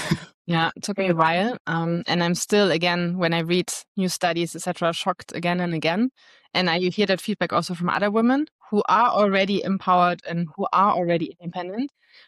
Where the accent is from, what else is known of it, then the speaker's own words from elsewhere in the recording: Hesse, Germany; Like I was coming from Germany, close by Frankfurt.